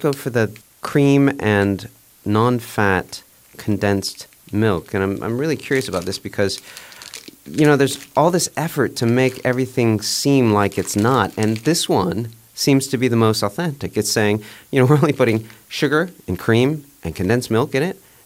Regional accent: United States; now in Japan; And, you know, I come from the United States where everything is way too sweet.

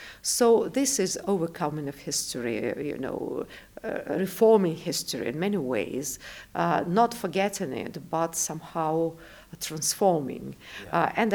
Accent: Moscow, Russia; Yes, I'm Moscovite. I was born in Moscow.

